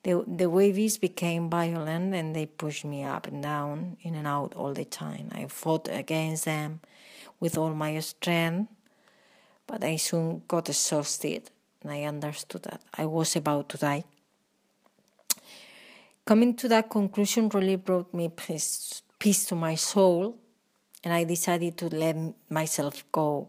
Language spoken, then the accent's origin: English; Spain; I'm from Spain, and I want to tell you my anecdote even when it's not as good as yours.